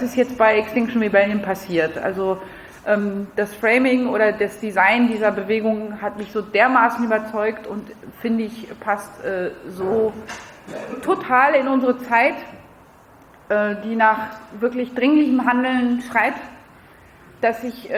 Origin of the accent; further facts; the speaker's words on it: France; now in Berlin, Germany; ich bin 48, ich habe 3 Kinder, ich komme aus Frankreich.